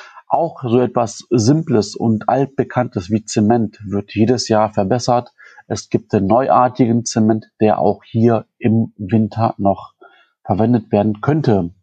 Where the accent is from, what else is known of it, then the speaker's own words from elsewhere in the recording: North Rhine-Westphalia, Germany; wir kommen ja aus Nordrhein-Westfalen